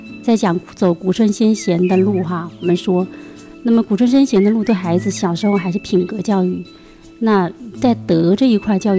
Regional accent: Zhuhai, Guangdong, China; 我来自珠海。

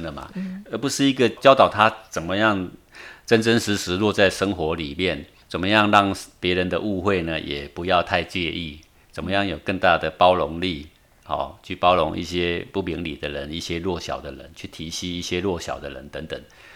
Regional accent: Taiwan; 我们台湾人会讲台语嘛

